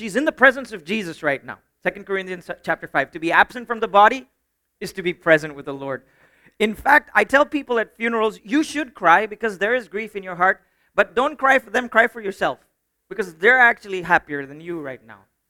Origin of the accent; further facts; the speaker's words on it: India; I didn't even know, as an Indian citizen, there are some places where I can't go, even with my Indian passport.